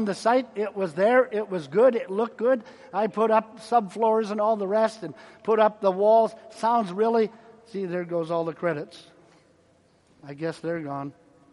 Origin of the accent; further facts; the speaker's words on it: Canada; I'm a Canadian. I don't vote.